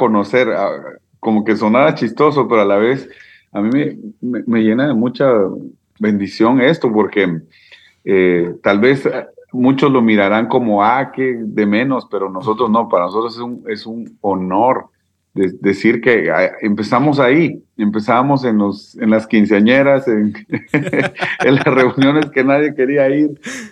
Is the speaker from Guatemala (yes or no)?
yes; Guatemala; yo, pues te soy sincero, como chapín soñador, sí, soñaba